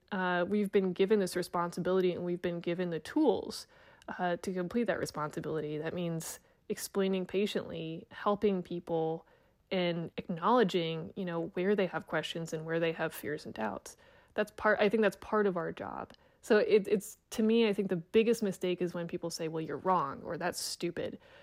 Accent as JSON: {"language": "English", "town": "Saskatoon", "region": "Saskatchewan", "country": "Canada", "tie": "born there", "said": "I was born in Saskatoon."}